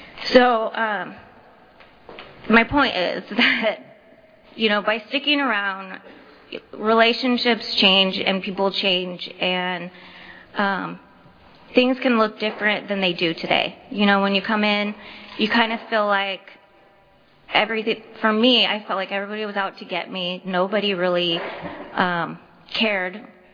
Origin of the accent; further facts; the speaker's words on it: Visalia, California, United States; I grew up here in Visalia, went to high school here. My family's here